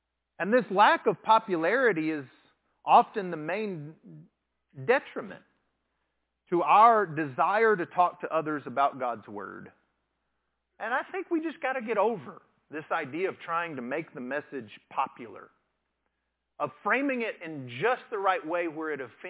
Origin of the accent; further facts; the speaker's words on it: Texas, United States; When I was growing up in West Texas, we said that phrase a lot of times